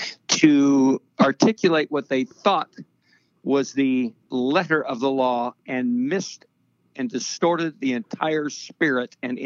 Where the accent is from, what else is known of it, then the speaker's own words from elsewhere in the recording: Ames, Kansas, United States; from Ames, Kansas.